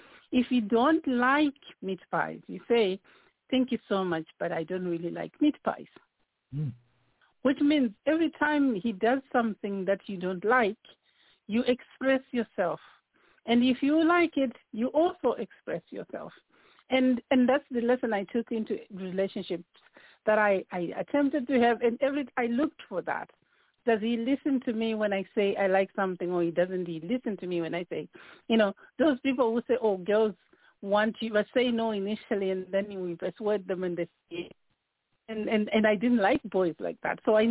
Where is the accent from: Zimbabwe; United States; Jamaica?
Zimbabwe; now in Ireland; I am originally from Zimbabwe, but I live in Ireland.